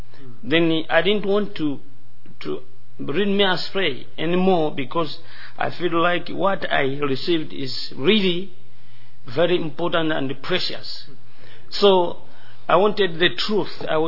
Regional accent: Malawi; English is a second language; now in United States; I'm from Malawi, Africa.

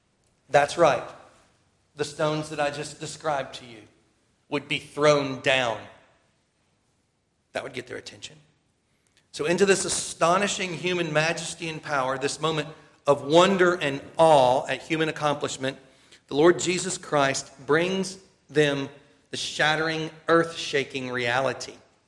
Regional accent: Tennessee, United States; Now, I did a little math. I'm from Tennessee.

